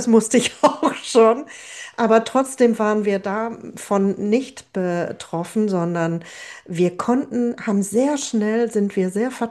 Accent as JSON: {"language": "German", "region": "North Rhine-Westphalia", "country": "Germany", "said": "wir kommen beide aus dem Kohlenpott."}